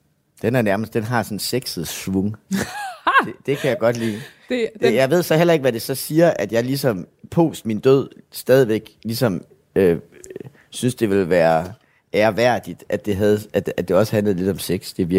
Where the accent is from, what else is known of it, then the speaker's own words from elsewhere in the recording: Esbjerg, Region of Southern Denmark, Denmark; born there; Det betyder, at jeg blev født i Esbjerg, og det var en by, jeg havde det meget, meget svært ved.